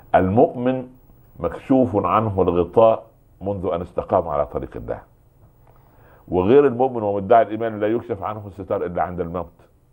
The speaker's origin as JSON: {"language": "Arabic", "country": "Egypt", "said": "معاه منديل يسموه عندنا في مصر منديل محلاه"}